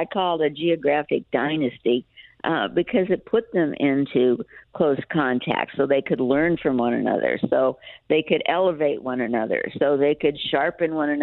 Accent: Wyoming, United States; I'm from Wyoming. Dick and I think of Wyoming as our home.

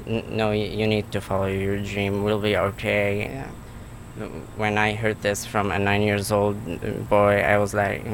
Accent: Syria; just because I'm from Syria.

